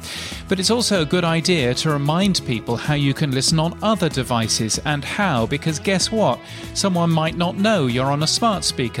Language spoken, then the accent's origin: English; Brisbane, Queensland, Australia; In my hometown of Brisbane, two large AM stations never mention their frequency.